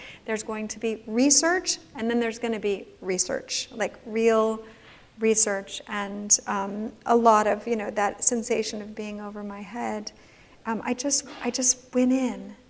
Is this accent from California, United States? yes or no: yes; California, United States; I'm from California, so don't... We're all a little bit that way.